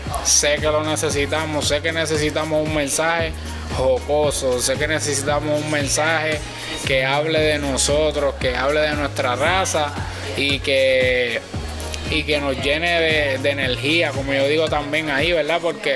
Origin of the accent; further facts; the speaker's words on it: Villalba, Puerto Rico; Llegué a mi pueblo Villalba con el proyecto y con las ansias de poder terminarlo